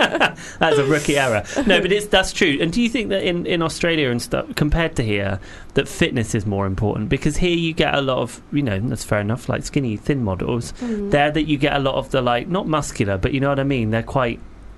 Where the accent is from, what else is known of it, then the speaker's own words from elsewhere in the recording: Portsmouth, South East England, United Kingdom; Gorgeous beach where I grew up in Portsmouth.